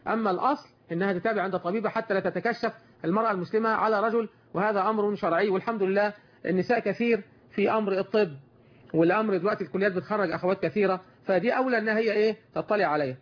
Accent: Egypt

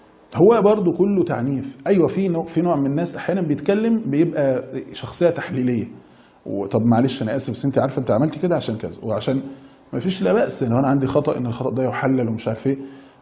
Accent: Egypt; وهم بيقولوا عندنا في مصر كده بيرموا على بعض

